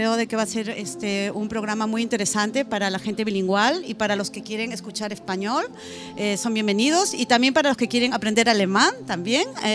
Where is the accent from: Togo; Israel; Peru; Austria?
Peru; German is a second language; Ich komme aus Peru, ich bin nicht Mexikanerin.